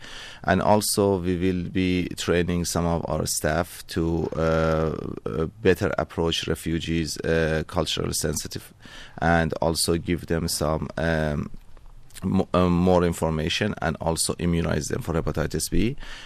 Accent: Iran; now in Mildura, Australia; Yeah, I originally am from Iran and I had my medical training in Turkey. And I have been in Australia for last 11 years, 10 years, 11 years, and in Mildura for last 7 years.

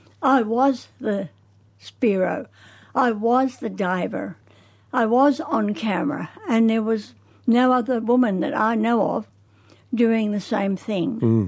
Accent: New Zealand; Well, when I was 3 and a half, we went to New Zealand. My father was to build a battery factory for Exide, and war broke out and we couldn't come back. So I was there, I was educated in New Zealand.

